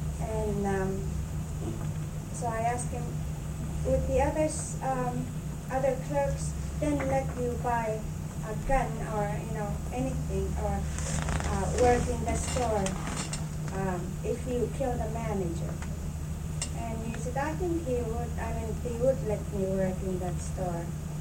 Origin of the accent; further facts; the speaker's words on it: Alaknak, Alaska, United States; from Alaknak.